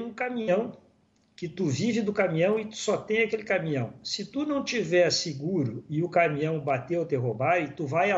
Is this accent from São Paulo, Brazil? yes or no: no; Santiago, Rio Grande do Sul, Brazil; Santiago do Boqueirão, minha terra do coração.